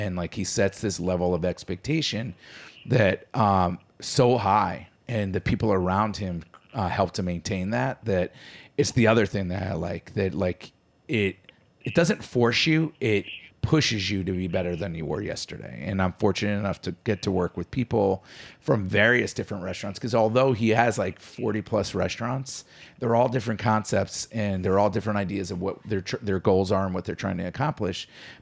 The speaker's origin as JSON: {"language": "English", "region": "Connecticut", "country": "United States", "tie": "born or raised there", "also_born_or_lived": "Colombia / Long Island", "said": "I'm adopted from Colombia, and I was raised by Italian Americans in Connecticut, then Long Island."}